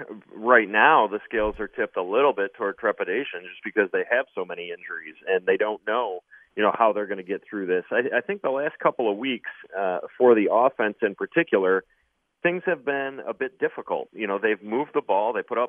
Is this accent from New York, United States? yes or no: yes; Lewiston, New York, United States; now in Amherst, United States; I grew up in Lewiston, and I live in Amherst now.